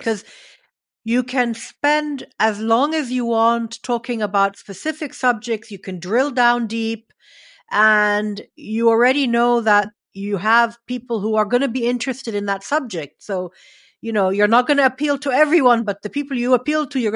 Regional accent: Jeddah, Makkah Province, Saudi Arabia; I grew up in Saudi from the mid-70s to the mid-80s in Jeddah

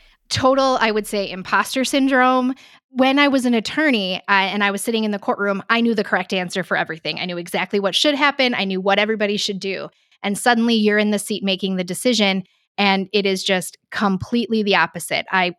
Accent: Washington, United States; I already did live in Pierce County, and I grew up in Pierce County.

